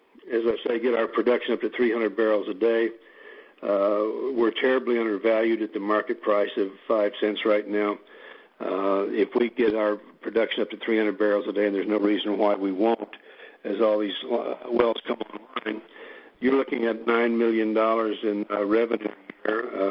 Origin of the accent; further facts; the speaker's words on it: Oklahoma, United States; I'm born and raised in Oklahoma, so I enjoy taking things out of Texas anytime I can.